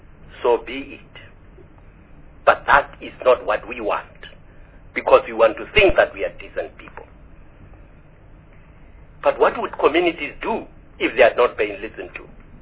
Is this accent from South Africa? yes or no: yes; South Africa; And this is clearly because we are South African.